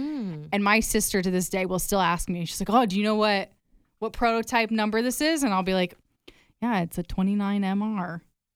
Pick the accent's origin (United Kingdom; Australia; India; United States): United States; Anamosa, Iowa; And I told her, oh, I grew up in Anamosa.